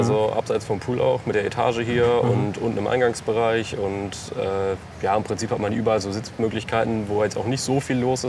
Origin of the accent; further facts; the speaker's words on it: Germany; natürlich mit weißen Socken drin, das kann man jetzt vielleicht nicht sehen, aber so wie man das als Deutscher im Ausland macht natürlich.